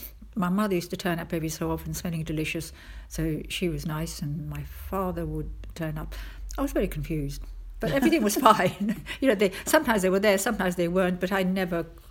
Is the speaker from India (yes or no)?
no; London, United Kingdom; born there; Yes, so although I was born in London